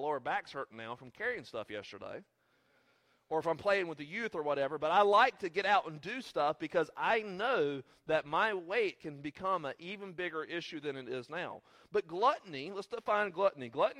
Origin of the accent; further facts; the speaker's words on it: the South, United States; just because I'm nice and I'm from the South, we do allow sweet tea.